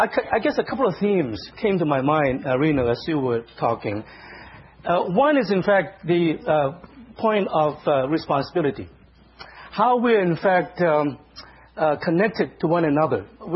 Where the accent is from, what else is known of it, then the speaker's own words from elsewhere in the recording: Boston, Massachusetts, United States; accent: Bostonian; but I'm from Boston, you see. So the R is, in fact, Bostonian.